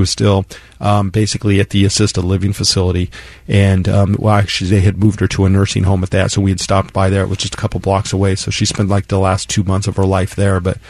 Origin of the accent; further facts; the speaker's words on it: Colorado, United States; I grew up in Colorado, and my grandmother lived in this little town called Creed, Colorado.